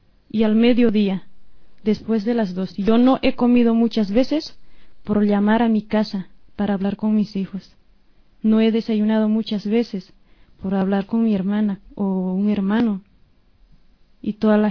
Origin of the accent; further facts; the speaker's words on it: Bolivia; now in Spain; porque en mi país hay empresas españolas ocupando nuestros territorios, empresas españolas con gente española trabajando, y no hay boliviano adentro